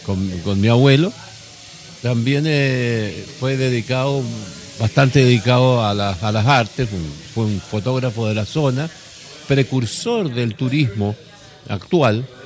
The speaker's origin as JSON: {"language": "Spanish", "town": "Puerto Natales", "region": "Magallanes", "country": "Chile", "tie": "born or raised there", "said": "Mi tierra, sí, es Magallanes. Magallanes, yo soy nacido en Puerto Natales, a mucho orgullo."}